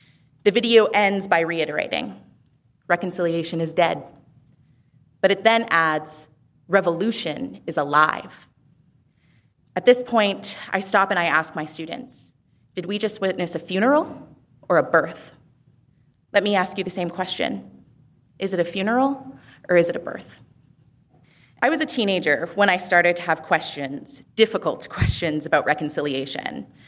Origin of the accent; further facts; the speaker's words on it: Thunder Bay, Ontario, Canada; Apart from growing up in Thunder Bay, I'm also the granddaughter of two residential school survivors, making me what we sometimes call an intergenerational survivor of the system.